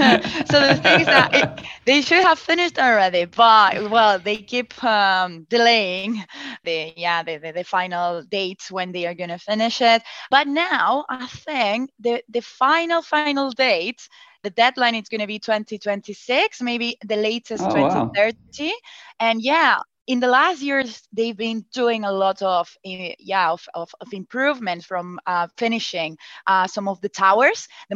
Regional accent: Barcelona, Catalonia, Spain; I'm from Barcelona.

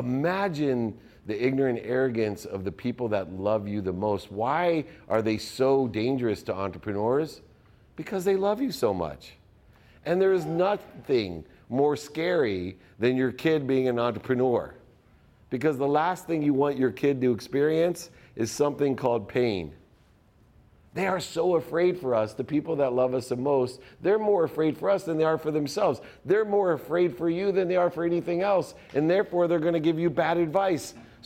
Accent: San Diego, California, United States; But now that I was 30 years old, living in my hometown of San Diego, in my dream house with my dream girl, for the first time in my life, I wasn't happy.

